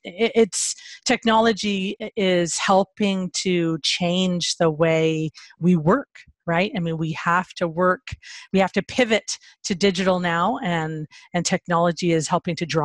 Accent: Hamilton, Ontario, Canada; so I learned about this technology solution that from these masters at, in my hometown, actually, ArcelorMittal Dofasco

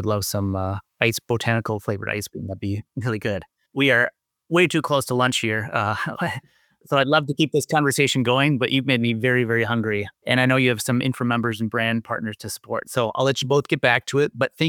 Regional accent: Minnesota, United States; I remember, I mean, that's as a Minnesotan, right? That's a staple of our public education as kids, and we go to a lot of different field trips

